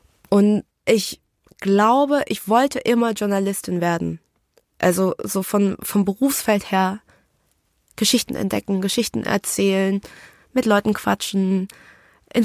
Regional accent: North Rhine-Westphalia, Germany; Also ich bin aufgewachsen im Ruhrgebiet in Bergham. Das ist bei Dortmund, im wirklich Herzen Ruhrpott.

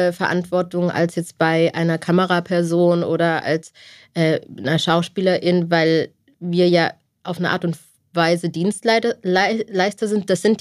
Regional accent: Rudolstadt, Thuringia, Germany; Ich bin aufgewachsen in einer kleinen Provinzstadt, Rudolstadt heißt sie, kennen die meisten Deutschen nicht, in Thüringen.

